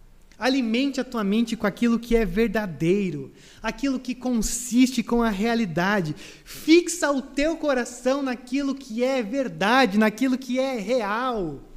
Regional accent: Brazil; como bons brasileiros, temos um grande problema de pensar

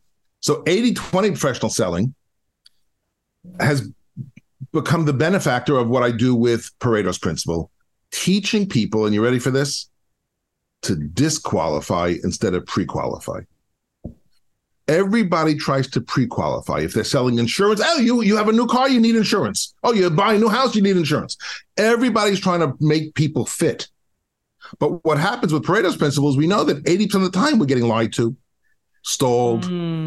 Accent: Brooklyn, New York, United States; accent: Brooklyn; now in Bel Air, United States; Brooklyn to Bel Air is also, though, my journey from blue collar to white collar. So I grew up in a family-owned business called Atlas Floral Decorators.

